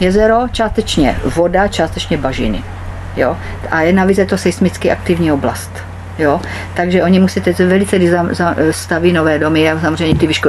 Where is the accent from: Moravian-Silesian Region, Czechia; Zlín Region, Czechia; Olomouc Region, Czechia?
Olomouc Region, Czechia; Olomouc; já jsem z Olomouce, takže jako to je takový městečko